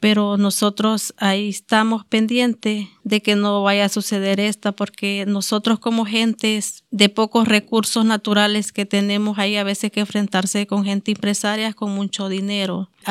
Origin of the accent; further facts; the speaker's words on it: Namasigüe, Choluteca, Honduras; Vengo de Honduras, de una comunidad que se llama San Bernardo, municipio de Namasigüe, departamento de Choluteca.